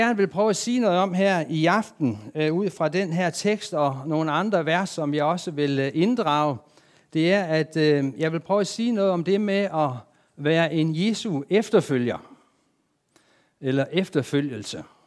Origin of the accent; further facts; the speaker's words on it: Zealand, Denmark; Og det er rigtigt, at jeg kommer fra Lolland Falster.